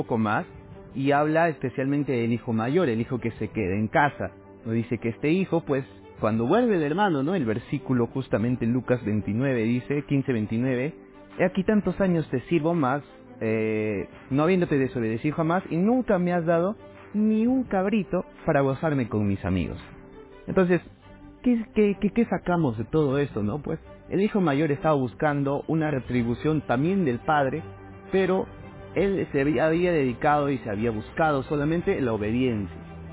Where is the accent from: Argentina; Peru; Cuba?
Peru; now in Bolivia; Yo estoy viniendo a estudiar justamente, no estoy estudiando medicina, de Perú